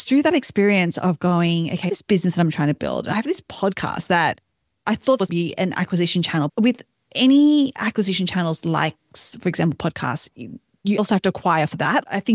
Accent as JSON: {"language": "English", "country": "Australia", "tie": "born or raised there", "moved": "as an adult", "lives_now": "United States", "said": "I'm based in Texas now. I grew up in Australia."}